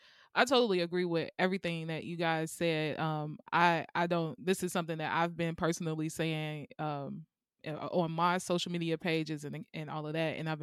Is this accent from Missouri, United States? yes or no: no; Chicago, Illinois, United States; I grew up near Roseland, but Roseland doesn't look like the Roseland I grew up around, because it was very self-sufficient. It was mostly Black owned.